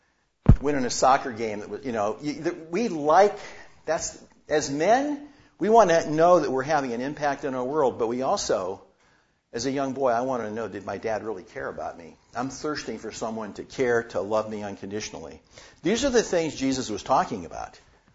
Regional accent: Youngstown, Ohio, United States; born or raised there

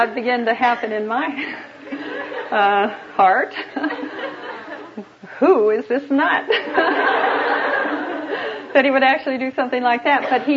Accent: Council Bluffs, Iowa, United States; And by the way, we're both from Iowa. We came from the small town, or he came from the small town in Iowa to Council Bluffs, which is my hometown.

